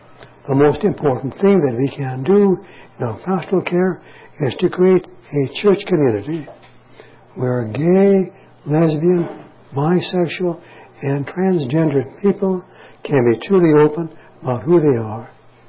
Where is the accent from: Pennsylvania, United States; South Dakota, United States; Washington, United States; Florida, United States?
Pennsylvania, United States; Pittsburgh; born there; And how well I know the Diocese of Pittsburgh. I was born in the Diocese of Pittsburgh.